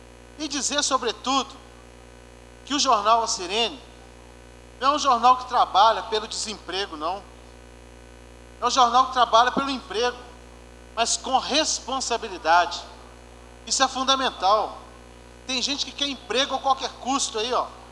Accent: Minas Gerais, Brazil; Eu sou de Minas Gerais, eu sou mineiro.

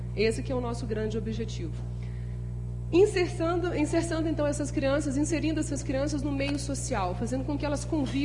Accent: Caeté, Minas Gerais, Brazil; born there; Eu não nasci em Ouro Preto, eu nasci pertinho daqui, em Caeté.

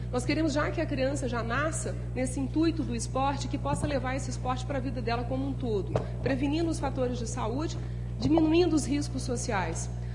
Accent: Caeté, Minas Gerais, Brazil; born there; Eu não nasci em Ouro Preto, eu nasci pertinho daqui, em Caeté.

